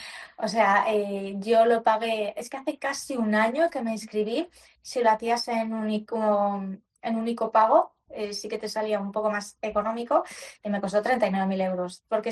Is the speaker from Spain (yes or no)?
yes; Spain